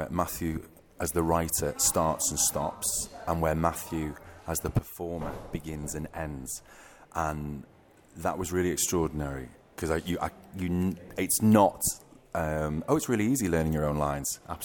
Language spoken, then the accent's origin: English; Runcorn, North West England, United Kingdom; the place where I was born and bred